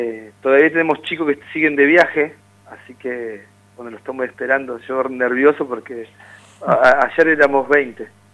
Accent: Zapala, Neuquén, Argentina; por ir a mi ciudad, a ir a tocar a Zapala, y mostrar a los chicos el lugar donde yo nací, y donde empecé a gestar la música

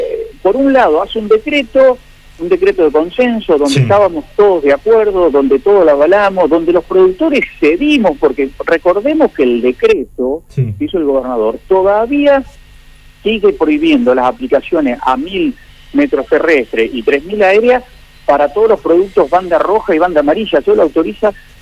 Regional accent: Argentina; me parece que estamos un poquito errados los argentinos.

